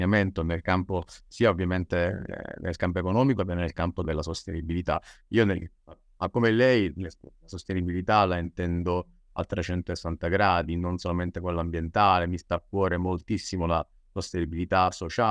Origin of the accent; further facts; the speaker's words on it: Palermo, Sicily, Italy; Ricordo ancora 20 anni fa quel forum che lei ha citato perché sono di Palermo. Ero ancora a Palermo